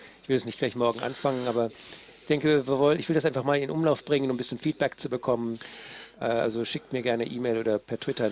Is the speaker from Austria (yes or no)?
yes; Austria; Ich habe die deutsche Vorratsdatenspeicherungsgeschichte nicht so genau angeschaut als Österreicher.